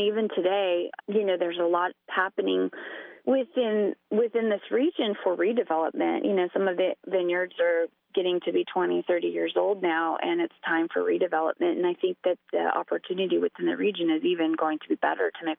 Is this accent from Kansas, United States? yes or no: no; Paso Robles, California, United States; I was born and raised in the Paso Robles area and always loved agriculture.